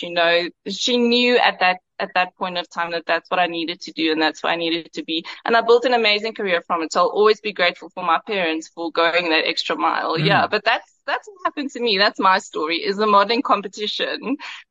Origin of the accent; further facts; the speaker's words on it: Karoo, South Africa; I'm a self-proclaimed farm girl. Well, self-proclaim it, but I'm from the Karoo. My dad was a farmer.